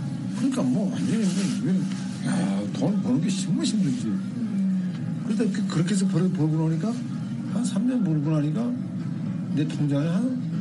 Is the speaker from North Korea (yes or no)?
yes; North Korea; 내 고향의 이름을 따서 그래서 우리 탈북자들이나 우리 북경 와서 내가 들려와가지고 우리 회사 와가지고